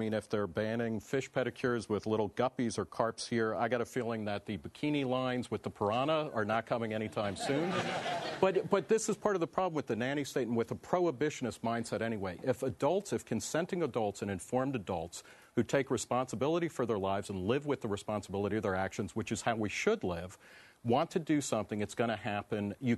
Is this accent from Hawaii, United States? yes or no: no; New Jersey, United States; when I grew up in New Jersey